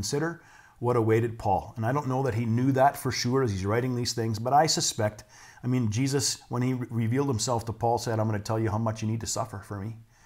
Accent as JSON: {"language": "English", "country": "Canada", "said": "That's maybe because I'm from Canada."}